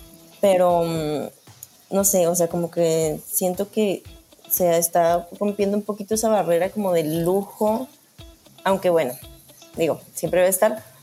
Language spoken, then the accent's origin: Spanish; Chihuahua, Mexico; moved away; yo soy del norte de México, ¿no? Y en Chihuahua como que no tenemos tan arraigada esta cosa del diseño mexicano